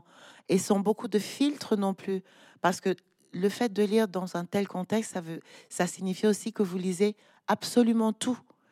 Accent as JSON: {"language": "French", "town": "Douala", "region": "Littoral", "country": "Cameroon", "tie": "born or raised there", "said": "J'ai grandi à Douala, je suis allée à l'école à Douala"}